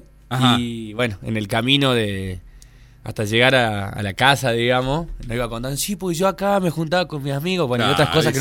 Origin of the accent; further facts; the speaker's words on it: Salta, Argentina; somos dos salteños y tenemos un jujeño